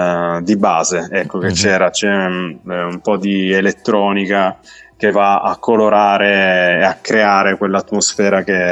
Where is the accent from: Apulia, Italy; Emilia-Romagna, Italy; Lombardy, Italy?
Apulia, Italy; Vediamo quest'estate magari di riuscire a fare anche qualche live dalle mie parti, dalla provincia di Taranto.